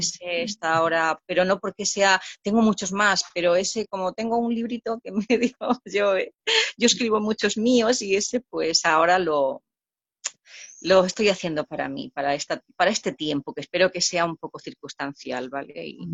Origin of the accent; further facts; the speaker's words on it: Extremadura, Spain; now in Madrid, Spain; soy española, ¿no? O soy de Extremadura, no sé.